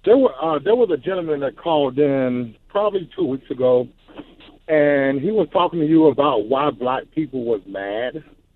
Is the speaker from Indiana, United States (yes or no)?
no; North Carolina, United States; A man told me a long time ago, and I'm from North Carolina, Paul